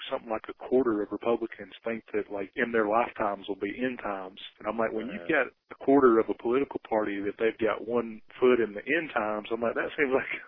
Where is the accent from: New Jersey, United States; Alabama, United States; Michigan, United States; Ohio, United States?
Alabama, United States; now in New York, United States; I mean, I moved from Alabama to New York, which in a way is its own immigrant tale. I mean, it's all America, but it feels pretty different.